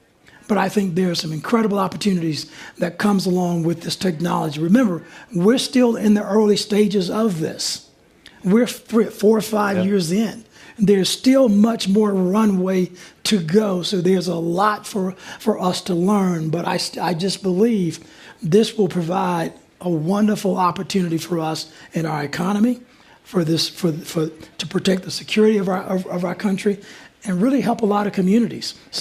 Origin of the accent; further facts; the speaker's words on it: Alabama, United States; I grew up in South Alabama, down in rural South Alabama. And we had textile mills there when I was growing up.